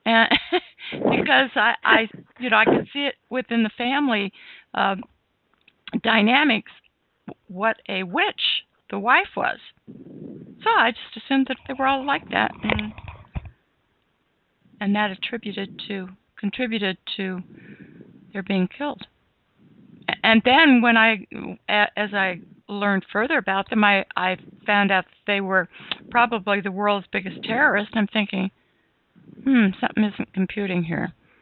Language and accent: English; California, United States; I grew up in California, and I really didn't know too much about this sort of thing.